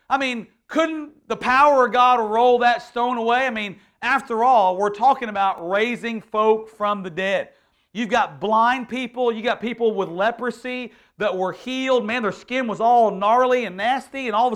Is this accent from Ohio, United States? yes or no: no; Houston, Texas, United States; I grew up in Northwest Houston